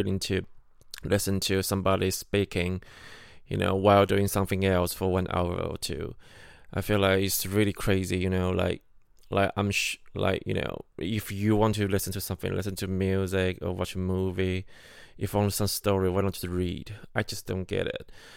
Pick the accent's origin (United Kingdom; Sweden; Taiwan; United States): Taiwan; from Taiwan, if you know me.